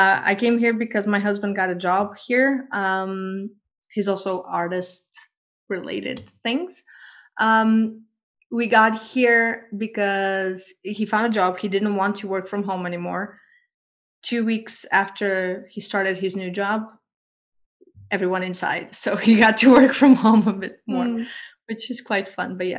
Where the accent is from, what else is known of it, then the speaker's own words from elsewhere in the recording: Portugal; English is a second language; I'm from Portugal.